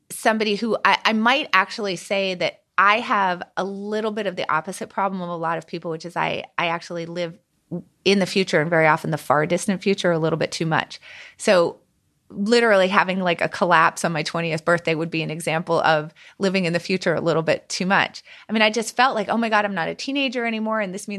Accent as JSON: {"language": "English", "town": "Philadelphia", "region": "Pennsylvania", "country": "United States", "tie": "born or raised there", "said": "Yeah, well, I'm happy that we made it work out and that you got to be in my hometown."}